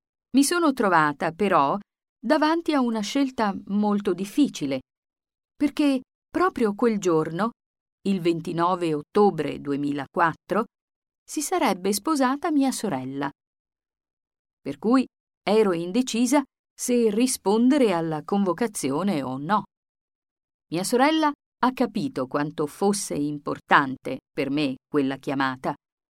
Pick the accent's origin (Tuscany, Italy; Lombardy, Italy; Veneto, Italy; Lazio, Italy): Lazio, Italy; Isola del Liri; Sono di Isola Liri, un paese in provincia di Frosinone.